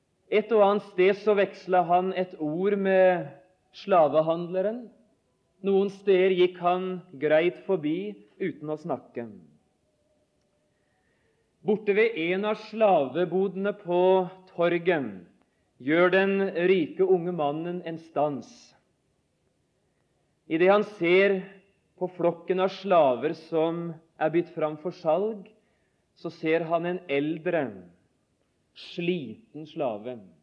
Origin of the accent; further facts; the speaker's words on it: Notodden, Vestfold og Telemark, Norway; fortelle om mammas dekketøyskap hjemme på Notodden.